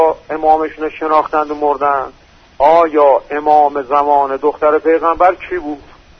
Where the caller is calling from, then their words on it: Isfahan, Iran; من شماره تلفنم رو اعلام کنم که من از اصفهانم